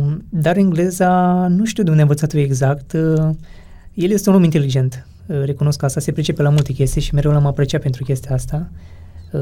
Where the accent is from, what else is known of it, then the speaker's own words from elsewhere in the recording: Olt County, Romania; Eu sunt din Olt, deloc.